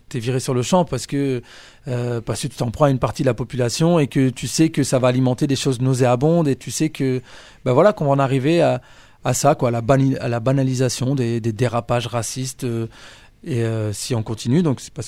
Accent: Roubaix, Hauts-de-France, France; là où j'ai grandi, donc c'était vraiment Roubaix dans le quartier entre guillemets et c'était le quartier de la Potainerie, donc c'est un quartier populaire, vraiment très populaire et voire par certains endroits pauvres.

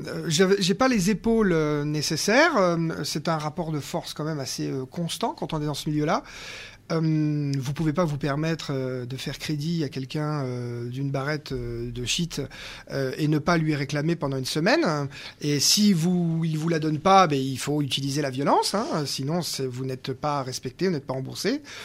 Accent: Juan-les-Pins, Provence-Alpes-Côte d'Azur, France; Très clairement, j'ai grandi à Juan-les-Pins une partie de l'année pendant 20 ans.

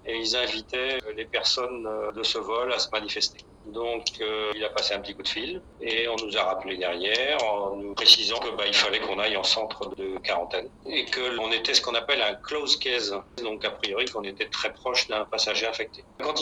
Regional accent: Nantes, Pays de la Loire, France; je suis à Hong Kong avec mon épouse Evelyne. Nous sommes retraités et nous venons de Nantes.

